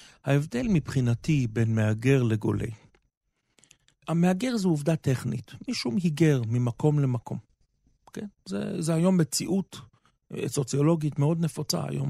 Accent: Jerusalem, Jerusalem District, Israel; אני ירושלמי, אני לא רק ישראלי, אני ירושלמי, את מבינה, זאת אומרת.

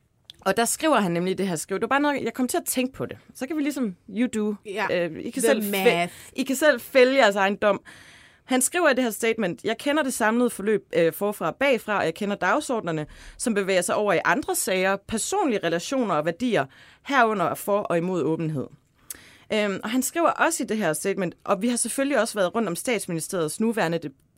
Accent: Ølgod, Region of Southern Denmark, Denmark; Margrethe Vest er jo fra Ølgod, hvor jeg kommer fra.

